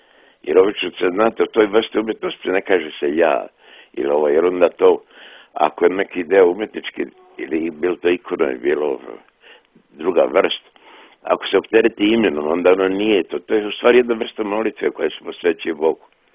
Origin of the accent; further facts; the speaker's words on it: Drvar, Federation of Bosnia and Herzegovina, Bosnia & Herzegovina; Ja sam odrastao u Grahovi u Drvaru gdje je crkva bila zatvorena, zakovana i govorili su više nema Boga.